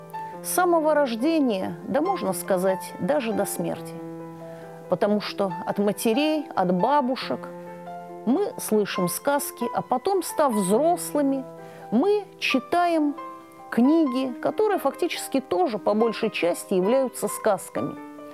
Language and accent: Russian; Arkhangelsk, Arkhangelsk Oblast, Russia; Вот я родом с Крайнего Севера, с Архангельска.